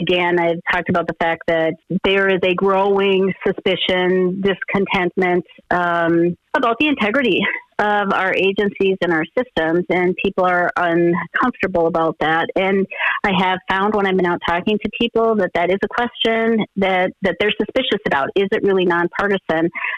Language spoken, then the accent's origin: English; Bemidji, Minnesota, United States; I'm from this area. I grew up in Bemidji. I went to high school in Bemidji, go Lumberjacks.